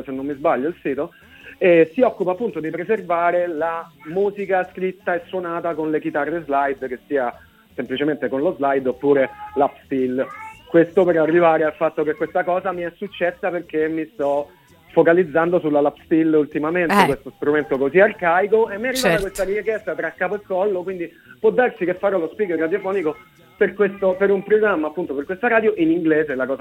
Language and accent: Italian; Rome, Lazio, Italy; moved away as an adult; now in Carbonia, Italy; Io sono nato e cresciuto a Roma, come ovviamente si sente e la mia storia racconta, però poi durante la pandemia mi sono trasferito in Sardegna, perché mia moglie è sarda.